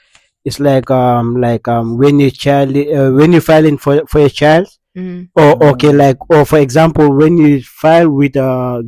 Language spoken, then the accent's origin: English; Texas, United States; From Fajr, Zuhur, I'm a Texan. Like Asr, I'm a Texan, like basically.